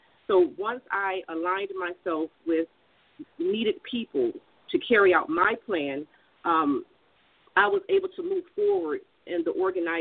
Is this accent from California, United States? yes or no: no; Tampa, Florida, United States; I'm from Tampa, Florida